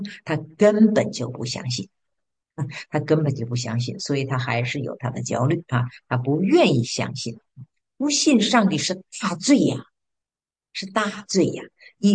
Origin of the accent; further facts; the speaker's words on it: China; 这我们中国人中尤其严重